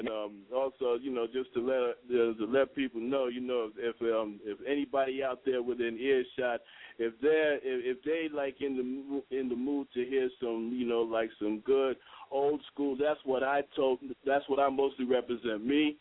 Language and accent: English; Brooklyn, New York, United States; now in Walterboro, United States; I'm representing from Walterboro, South Carolina. Even though this is a 646 area code, that's only because I brought this phone with me from New York, where I'm originally from, Brooklyn in the house.